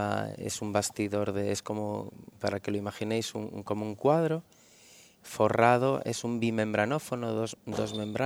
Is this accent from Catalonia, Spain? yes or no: no; Galicia, Spain; Eso es parte de un poco de cómo somos los gallegos, ¿no?